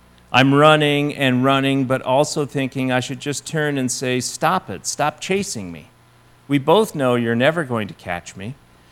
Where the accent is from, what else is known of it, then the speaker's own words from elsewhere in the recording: Montana, United States; I'm from Montana. I was born on the high plains of Montana. I grew up in a hunter's and fisherman's paradise.